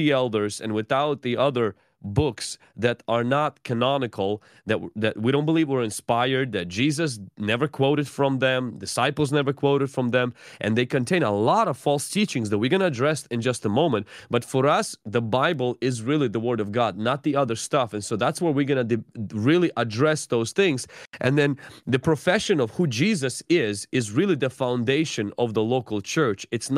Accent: Ukraine; So what I grew up in Ukraine, it was mainly Orthodox.

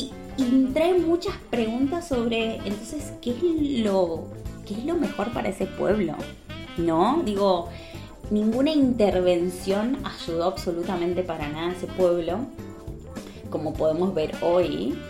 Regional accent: Argentina; Yo soy argentina y si bien la guerra de las Malvinas, el conflicto fronterizo con Chile, siempre han sido algo que ha quedado en la memoria del siglo XX, yo nací después de todo eso.

